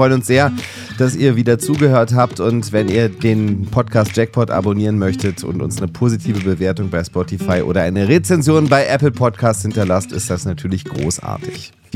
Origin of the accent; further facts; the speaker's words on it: Berlin, Germany; Ich bin Berliner, aber ich bin bewusst tatsächlich das erste Mal in Karow.